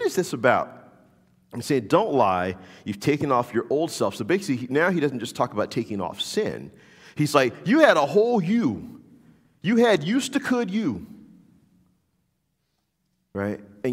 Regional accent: New Orleans, Louisiana, United States; I'm from New Orleans. What do you want from me, right?

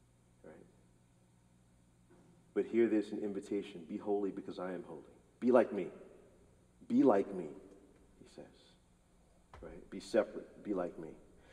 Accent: the South, United States; As a black man growing up in the South, I get it.

